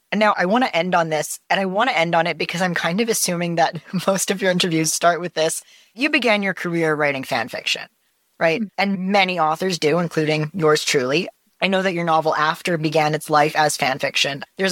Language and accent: English; Canada; Because I'm Canadian.